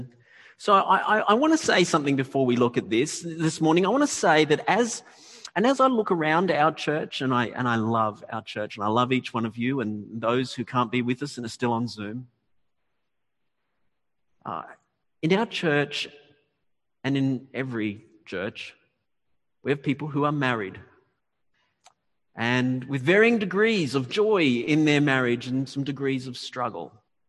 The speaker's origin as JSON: {"language": "English", "country": "Australia", "said": "law as an Australian, it just all doesn't come out right, does it?"}